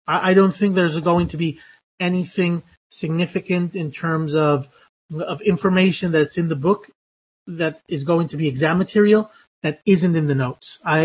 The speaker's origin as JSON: {"language": "English", "region": "West Coast", "country": "United States", "moved": "yes", "lives_now": "Spain", "said": "I speak American English because I'm American, but I'm from the West Coast and I've lived in Spain for a very long time. So my English has lost some of its initial traits."}